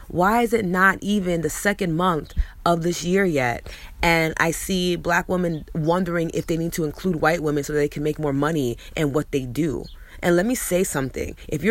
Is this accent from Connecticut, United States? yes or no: no; New York, United States; And I'm always like, oh, I'm from New York.